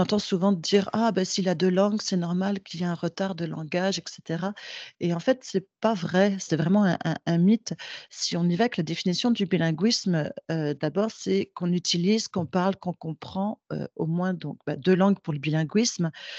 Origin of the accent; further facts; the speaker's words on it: Quebec, Canada; first language French; moved away; ma langue première maternelle, c'est le français. Au Québec, j'étais quand même confrontée à l'anglais, mais quand je suis arrivée ici